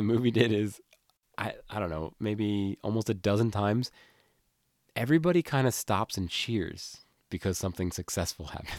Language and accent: English; New Jersey, United States; growing up in New Jersey, the hot summers, that sound, I associate it with it.